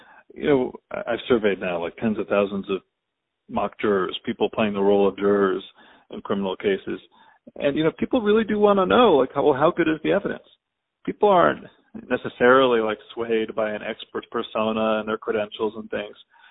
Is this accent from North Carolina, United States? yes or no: yes; North Carolina, United States; my home state of North Carolina participates in the federal data bank